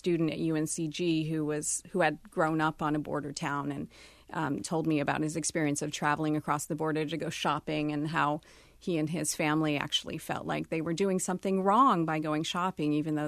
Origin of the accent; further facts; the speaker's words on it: Houston, Texas, United States; I grew up in Houston. I've traveled to Mexico, but I don't really have that kind of firsthand experience